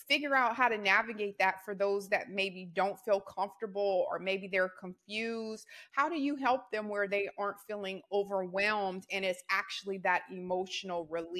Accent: Louisiana, United States; because I'm from Louisiana, so it was like a club song back when it first came out.

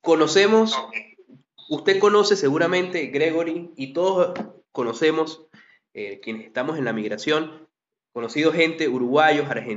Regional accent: Venezuela; nosotros no podemos decir como venezolanos que nuestra cultura es propiamente venezolana, de nuestros indígenas.

